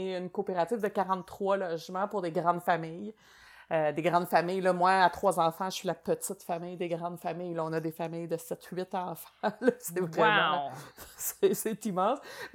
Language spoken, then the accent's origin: French; Laval, Quebec, Canada; Moi, je suis une Lavalloise de 3e génération. Je suis pas née à Sherbrooke, je suis née à Laval, qui est... la ville que personne veut venir de là, au Québec. C'est pas très sexy, Bungalowpolis.